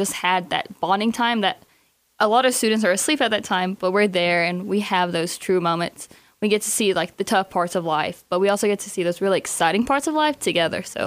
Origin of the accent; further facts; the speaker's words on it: Tishomingo, Oklahoma, United States; So I'm from Tishomingo, Oklahoma, about 20 minutes from Texas.